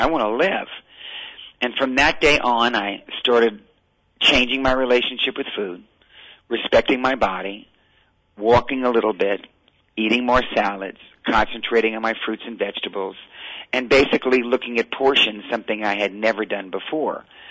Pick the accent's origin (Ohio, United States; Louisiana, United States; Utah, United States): Louisiana, United States; New Orleans; I was raised in New Orleans, Louisiana, where we ate a great deal of fried foods